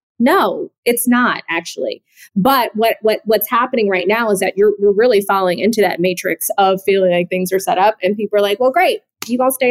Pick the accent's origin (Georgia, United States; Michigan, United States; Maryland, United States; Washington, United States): Georgia, United States; Atlanta; I'm from Atlanta. John Lewis was my congressman, like my entire life, basically.